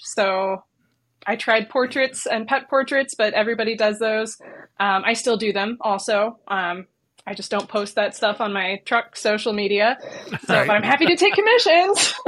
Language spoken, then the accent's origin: English; Ohio, United States; also born or lived in England; I'm from Ohio. Northwest Ohio.